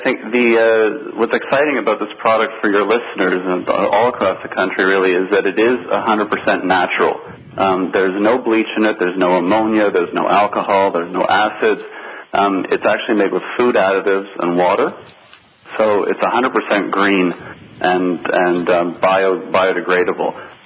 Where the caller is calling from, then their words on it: Toronto, Ontario, Canada; I'm actually up in Toronto, Canada.